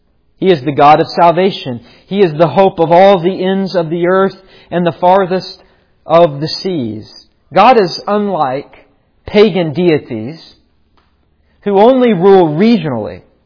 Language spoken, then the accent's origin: English; West Virginia, United States; Now, partly I say that because I'm from West Virginia, and West Virginia is the mountain state.